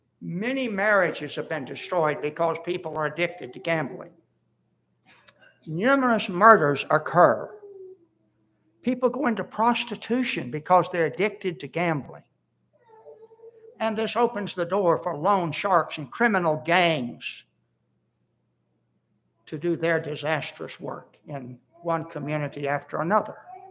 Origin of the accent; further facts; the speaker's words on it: Florida, United States; I grew up in South Florida